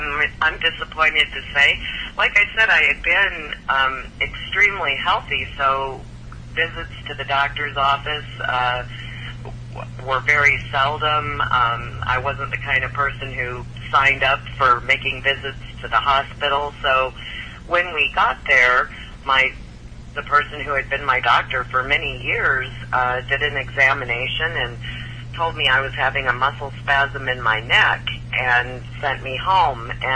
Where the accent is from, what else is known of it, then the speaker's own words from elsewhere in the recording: Midwest, United States; now in Omaha, United States; I live in Omaha, Nebraska. I was born and raised in the Midwest.